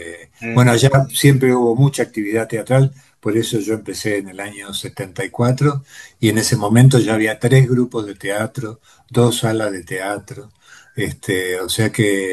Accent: Chacabuco, Buenos Aires Province, Argentina; Yo vivía en Chacabuco, en la avenida Alsina, que es la avenida principal, que está a media cuadra de la plaza, y frente a mi casa estaba el teatro, que hoy es el Teatro Italiano de Chacabuco

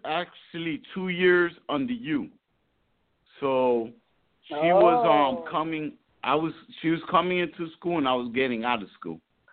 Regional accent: Brooklyn, New York, United States; we came from Brooklyn. We didn't have a lot of money, so we didn't go and travel to places like that. I grew up like in the hood a little bit.

